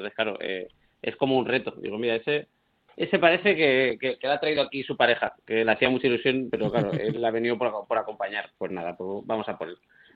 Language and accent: Spanish; Bilbao, Basque Country, Spain; tengo mucha familia en Bilbao y yo estuve allí hasta los 7-8 años. Pero que además me crié en Ocharcuaga, ¿sabes? Uh-huh. Cerca de Ocharcuaga